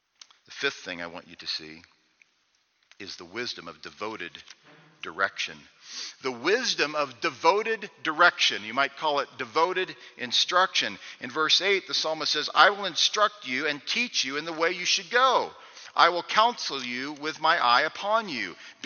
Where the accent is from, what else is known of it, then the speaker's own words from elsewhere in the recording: Missouri, United States; Friends, I'm from Missouri. I know what it's like to attempt to persuade a Missouri mule.